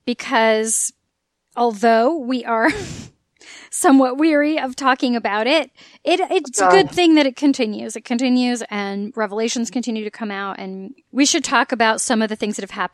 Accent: San Diego, California, United States; Maya and I grew up in San Diego. I went to San Diego Comic-Con every year.

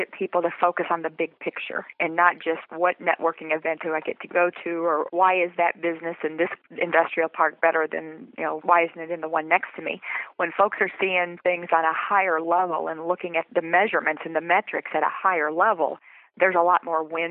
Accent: Jeffersonville, Indiana, United States; I'm practicing what I love in my hometown. I was raised in Jeffersonville, Indiana

